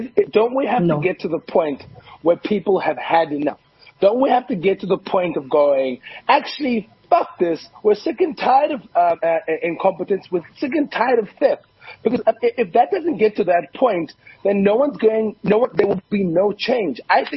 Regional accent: Gugulethu, Western Cape, South Africa; I grew up in Kukuletu Lange, which is a township, and then when we were allowed, we moved into a white area.

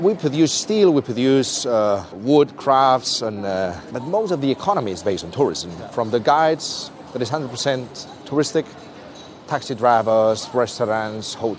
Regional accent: Toledo, Castilla-La Mancha, Spain; Welcome to my hometown, Toledo. Welcome to my city. And welcome to the old primitive capital of Spain.

